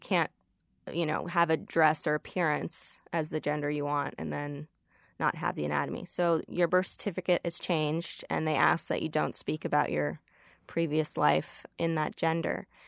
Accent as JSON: {"language": "English", "region": "Massachusetts", "country": "United States", "tie": "born or raised there", "said": "I grew up in Massachusetts to two very loving parents who happened to be from Iran, who taught me to be very proud of my heritage and not shy away from it."}